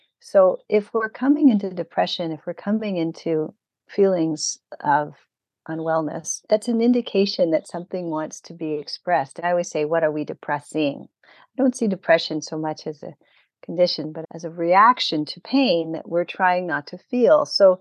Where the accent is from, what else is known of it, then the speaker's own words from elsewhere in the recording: Ontario, Canada; because I grew up in Ontario too.